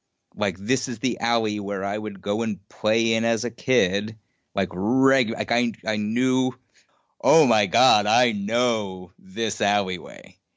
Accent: New York City, New York, United States; so I grew up in Queens, New York

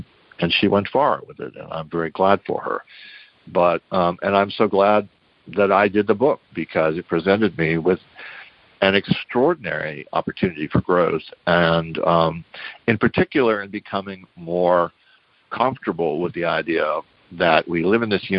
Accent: Texas, United States; You know, I was this guy from Texas, you know, from this podunk paper, the Express News, you know, and in San Antonio.

